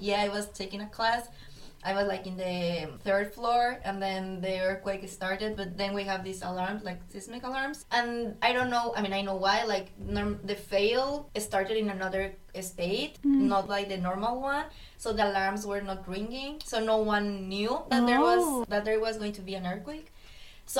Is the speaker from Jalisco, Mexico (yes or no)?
no; Mexico City, Mexico; also born or lived in Querétaro, Mexico; I'm from Mexico City. I mean, I was born there, but I used to live in Querétaro. Like, it's like 2 hours away from Mexico City.